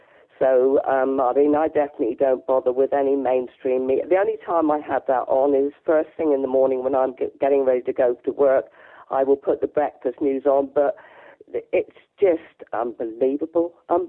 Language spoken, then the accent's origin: English; South West England, United Kingdom; now in Elmdon, United Kingdom; Well, no, not originally. Devon originally.